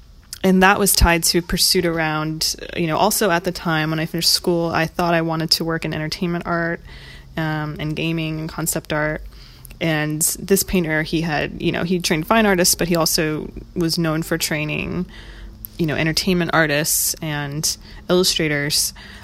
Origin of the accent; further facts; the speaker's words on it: Ohio, United States; now in San Francisco, United States; I went to school in Ohio, I'm from Ohio, and I always knew I wanted to leave.